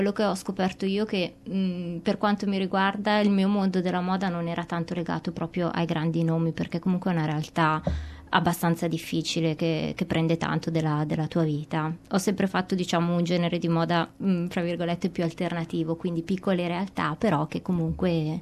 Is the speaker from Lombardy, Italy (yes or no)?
yes; Milan, Lombardy, Italy; vengo da Milano, ho 38 anni